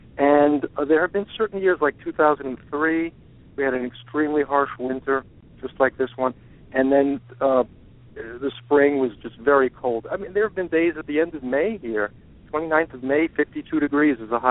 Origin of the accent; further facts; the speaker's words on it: Brookline, Massachusetts, United States; I'm from Brookline, Massachusetts.